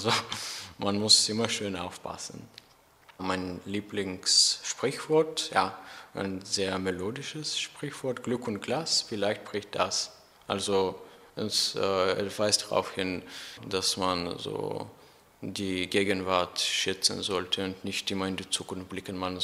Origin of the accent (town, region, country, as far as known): Bulgaria; German is a second language